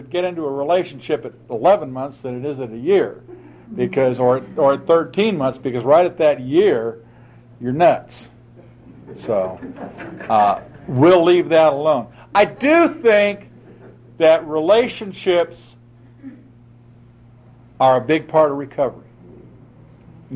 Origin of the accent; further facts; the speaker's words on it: Los Angeles, California, United States; A little of my background, I'm from Los Angeles originally.